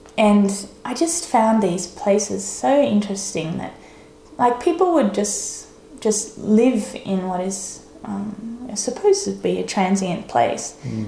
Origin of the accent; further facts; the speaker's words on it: Australia; growing up in Northern New South Wales or Queensland, it was devastatingly hot always.